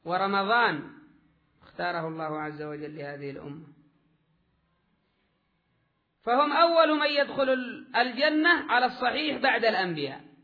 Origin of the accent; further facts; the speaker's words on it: Yemen; القدم عندنا في اليمن معتبر في الجنابي، جنابي هذا خاصة بأهل اليمن وقليل في عمان